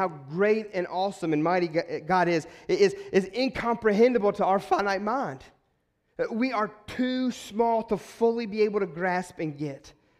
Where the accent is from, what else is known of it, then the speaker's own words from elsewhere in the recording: West Virginia, United States; Growing up in West Virginia, of he's gooder.